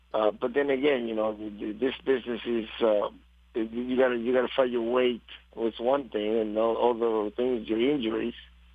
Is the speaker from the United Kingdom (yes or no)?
no; Panama; now in United States; I went to the jockey school for a year in Panama